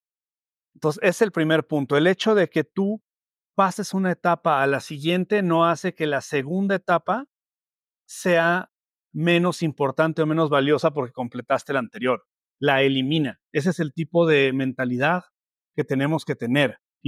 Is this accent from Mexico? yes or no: yes; Mexico; en mi caso yo estoy en México, soy mexicano